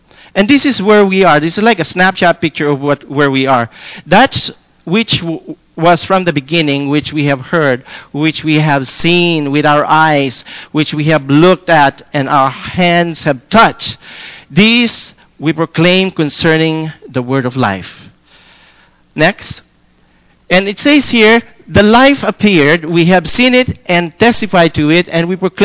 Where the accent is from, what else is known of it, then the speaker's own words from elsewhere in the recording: Philippines; When we were growing up in the Philippines, we have a family verse.